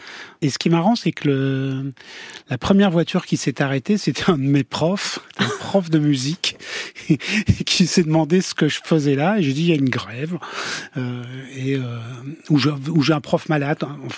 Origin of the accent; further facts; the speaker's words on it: Wallonia, Belgium; Non, ce n'était pas Namur, c'était la campagne, c'était la province de Namur. Je suis né à Namur, mais j'ai grandi dans la campagne, quoi.